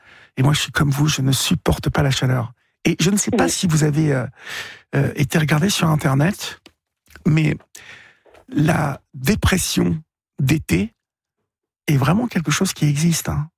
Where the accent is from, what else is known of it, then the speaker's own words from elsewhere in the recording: Normandy, France; moi, je suis normand et plutôt branché viking.